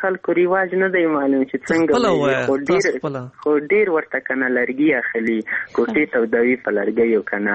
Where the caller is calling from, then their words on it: Ghazni, Afghanistan; وړی کمې در سره د غزنی ولایت نه نیولې